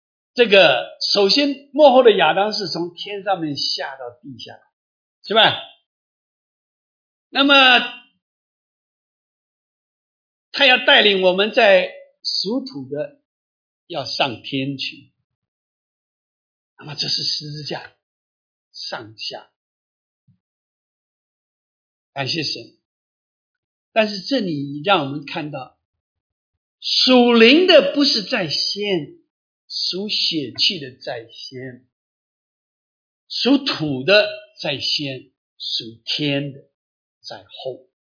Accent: Xiamen, Fujian, China; 他的家乡，也是我的家乡，福建厦门的外海，那个就是鼓浪屿

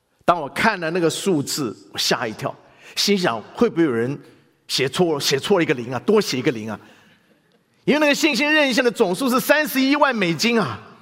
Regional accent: Taiwan; 我只记得我小时候在台湾听过

